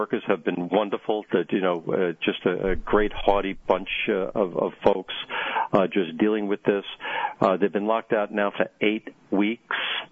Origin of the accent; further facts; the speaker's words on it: New York, United States; not too happy on what's going on here in Buffalo, New York, in my home state.